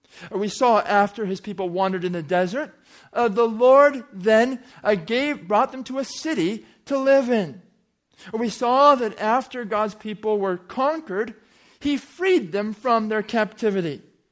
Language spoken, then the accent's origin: English; California, United States; I grew up in Southern California. It is a desert, but they pipe in millions of gallons of water probably every day from the Colorado River.